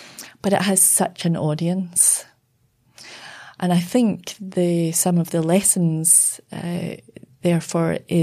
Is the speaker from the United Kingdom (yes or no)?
yes; United Kingdom; growing up in Britain, you know, in the 70s, early 80s.